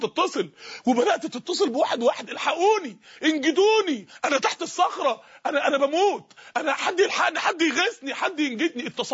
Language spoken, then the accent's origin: Arabic; Mansoura, Dakahlia, Egypt; من عدة ايام عندنا في المنصورة